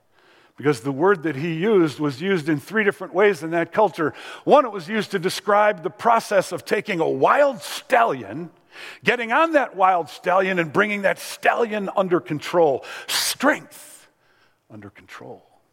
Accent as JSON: {"language": "English", "country": "United States", "said": "But here's what I'll tell you as an American."}